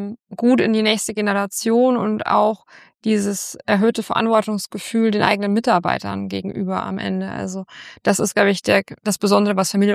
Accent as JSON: {"language": "German", "region": "Bavaria", "country": "Germany", "tie": "born or raised there", "moved": "yes", "said": "und auch in Bayern ist es angekommen, in meiner alten Heimat."}